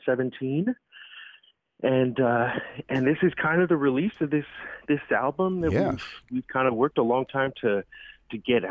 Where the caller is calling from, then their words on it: Edmonton, Alberta, Canada; Calling in from Edmonton. A lot of times we'll call it Amiskwichi out here, which means Beaver Hills.